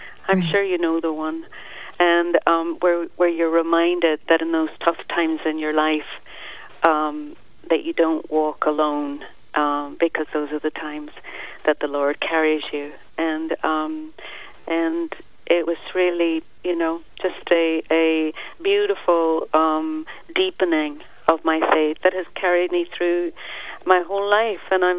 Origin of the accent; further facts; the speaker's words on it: Northern Ireland, United Kingdom; I was born and raised in Ireland. I was the youngest of six children